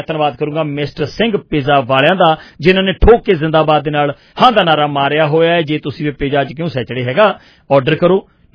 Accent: Punjab, India; ਮੈਂ ਵੀ ਪੰਜਾਬ ਤੋਂ ਆਏ ਹਾਂ, ਜਿੰਨੇ ਅਸੀਂ ਅੱਜ ਇਸ ਸਟੂਡੀਓ 'ਚ ਬੈਠੇ ਹਾਂ ਸਾਰੇ ਅਸੀਂ ਪੰਜਾਬੀ ਲੋਕ ਹਾਂ

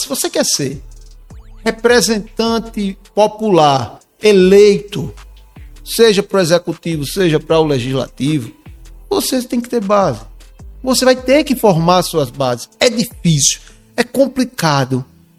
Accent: Alagoas, Brazil; Como você disse na abertura do programa, eu sou de Alagoas.

